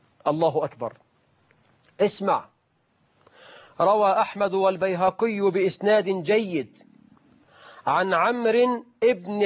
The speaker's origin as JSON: {"language": "Arabic", "country": "Egypt"}